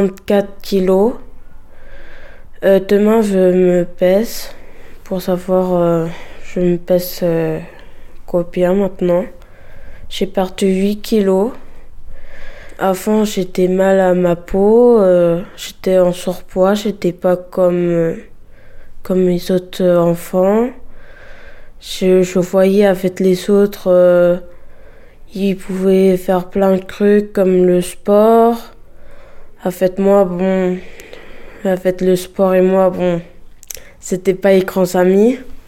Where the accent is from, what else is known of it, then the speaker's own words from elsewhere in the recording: Blois, Centre-Val de Loire, France; born there; j'ai 16 ans. Je suis née le 13 janvier 2006. Je suis née à Blois.